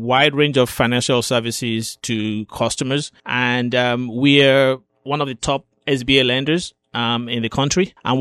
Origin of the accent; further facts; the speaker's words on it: Nigeria; now in United States